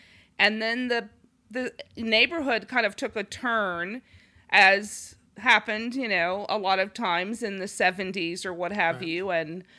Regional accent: Los Angeles, California, United States; who we had grown up in large cities, and he's from Minneapolis, I'm from Los Angeles

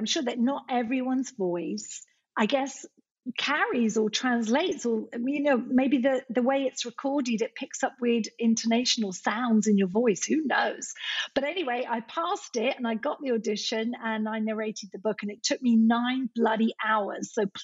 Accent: Scotland, United Kingdom; born there; I'm Scottish by birth

